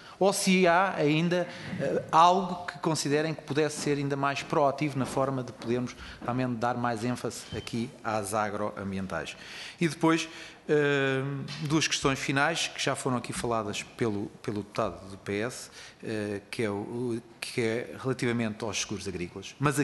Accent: Portugal; eu na zona, por exemplo, de onde venho, que é ali no Vale do Tejo, na Lesíria do Tejo

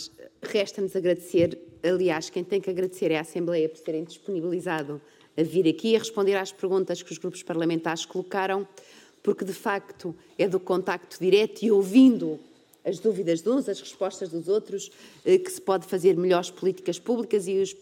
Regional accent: Viana do Castelo, Portugal; eu que sou do Alto Minho também sei o que são as preocupações dos homens do mar

